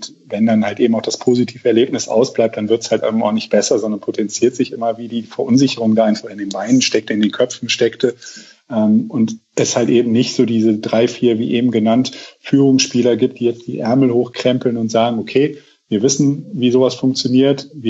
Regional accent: Rhineland, Germany; weil FCA ist in meiner Arroganz ja als Rheinländer mit so vielen Vereinen um mich herum, ist so ein Egalverein.

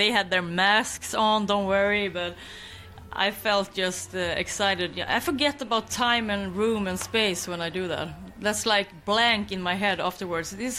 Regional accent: Skåne, Sweden; my hometown in Skåne

